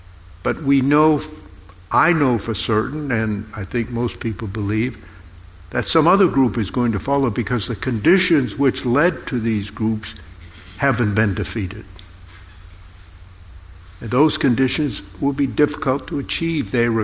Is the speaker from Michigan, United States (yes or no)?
no; Maine, United States; I had the privilege of serving as a federal district court judge in my home state of Maine.